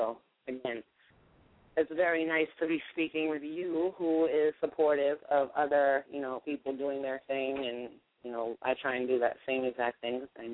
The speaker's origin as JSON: {"language": "English", "town": "Boston", "region": "Massachusetts", "country": "United States", "moved": "yes", "lives_now": "New York City, United States", "said": "right now I am calling you live from the Bronx, New York City. I'm originally from Boston. I came here like about 8 years ago"}